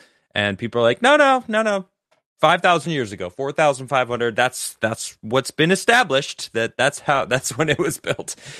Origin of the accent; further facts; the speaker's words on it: Chicago, Illinois, United States; Like I heard about it a lot growing up in Chicago.